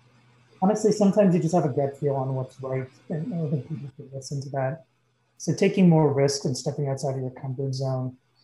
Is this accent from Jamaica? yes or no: no; Ontario, Canada; I was born and raised just outside of Toronto. Wife was there, family was there.